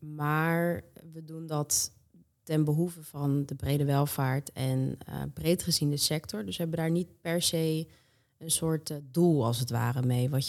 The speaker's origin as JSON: {"language": "Dutch", "country": "Netherlands", "tie": "born there", "said": "Ik ben geboren in Nederland."}